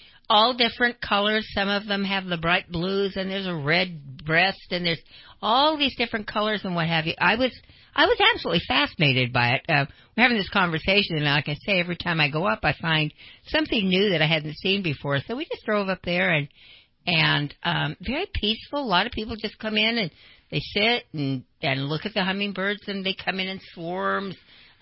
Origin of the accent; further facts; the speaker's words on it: Twin Falls, Idaho, United States; I'm born and raised in Twin Falls, Idaho, so I go back there periodically, at least once a year.